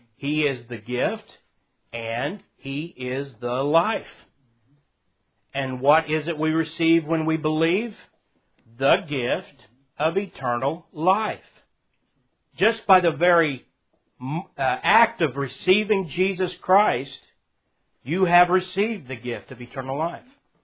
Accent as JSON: {"language": "English", "region": "the South", "country": "United States", "accent": "southern", "said": "Well, excuse my southern accent, but you got to be a Berean."}